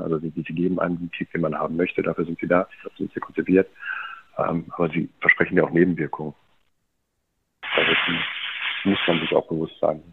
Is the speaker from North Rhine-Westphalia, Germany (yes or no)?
yes; North Rhine-Westphalia, Germany; ich komme aus dem Ruhrpott, ein guter Typ, mit Herz.